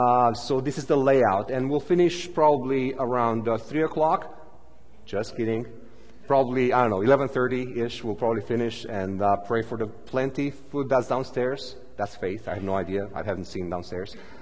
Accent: Bucharest, Romania; English is a second language; my hometown is Bucharest

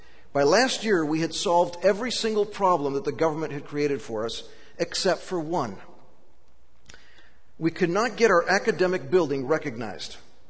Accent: Greece; my parents arrived in Greece as missionaries with me in 1966. I grew up in Greece and went to Greek schools, and I'm fluent in the language.

